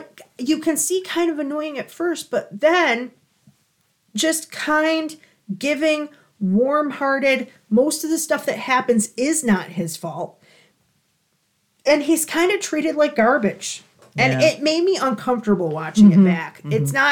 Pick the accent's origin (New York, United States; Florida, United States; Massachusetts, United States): New York, United States; Buffalo; We're from the Buffalo area.